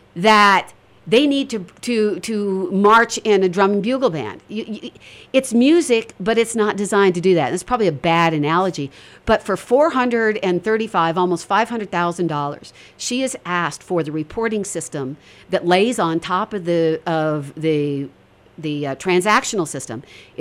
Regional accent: Sheridan, Wyoming, United States; So, I was born and raised in Sheridan. I'm a product of our outstanding education system.

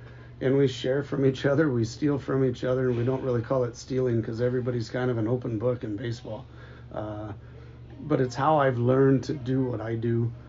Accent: Hampton-Dumont, Iowa, United States; I was a volunteer for my high school that I grew up in Hampton, Dumont.

